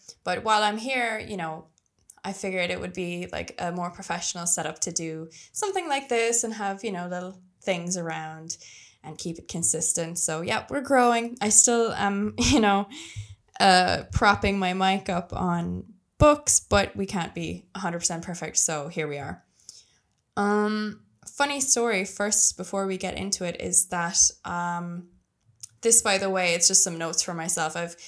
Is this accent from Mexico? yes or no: no; Ireland; I'm an Irish girl traveling the world. I've been to 79 countries so far, some of them multiple times, and I've lived in 6 countries.